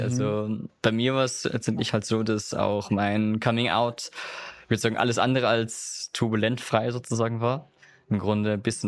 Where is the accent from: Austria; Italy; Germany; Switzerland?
Austria; Unken, Salzburg; Kleines Dörfchen im Pinzgau in Salzburg namens Unken. Und ist da kleines Bergdörfchen.